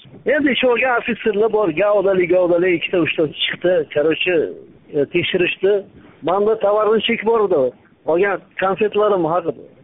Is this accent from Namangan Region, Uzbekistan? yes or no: yes; Namangan Region, Uzbekistan; moved away as an adult; now in Perm, Russia; Men Namangandanman.